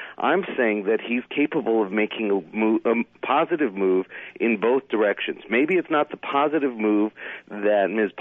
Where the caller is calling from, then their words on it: Cambridge, Massachusetts, United States; I'm also calling from Massachusetts, from Cambridge, Massachusetts.